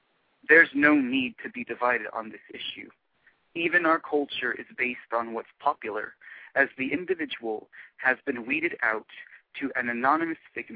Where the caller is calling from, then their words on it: Texas, United States; I'm calling from Texas.